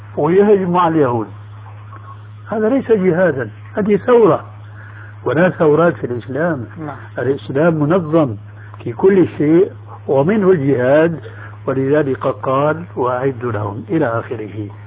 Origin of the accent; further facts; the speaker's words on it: Syria; عندنا في سوريا